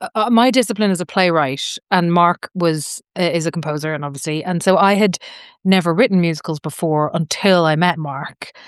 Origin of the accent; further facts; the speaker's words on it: Ireland; I'm an Irish playwright, so we're not known for our short.